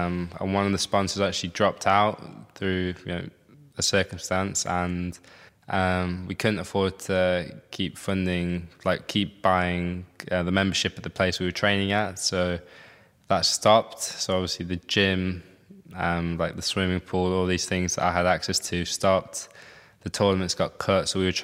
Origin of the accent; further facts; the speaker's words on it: United Kingdom; Obviously, being British helps